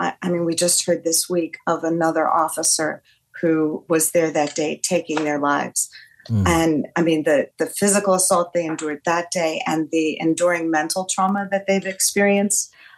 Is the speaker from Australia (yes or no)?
no; Philadelphia, Pennsylvania, United States; we're from Philadelphia. We're from the place where our democracy began 248 years ago.